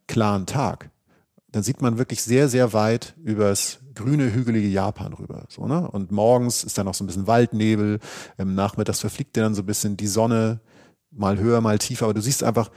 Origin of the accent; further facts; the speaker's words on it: Northern Germany, Germany; da komme ich, der Leuchtturm aus Norddeutschland.